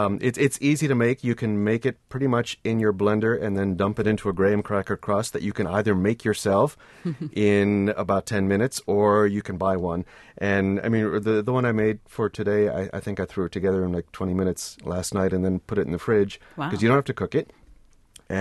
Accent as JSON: {"language": "English", "region": "Massachusetts", "country": "United States", "tie": "born or raised there", "moved": "yes", "lives_now": "Wisconsin, United States", "said": "I grew up in Massachusetts. Those are all great products from where I came from"}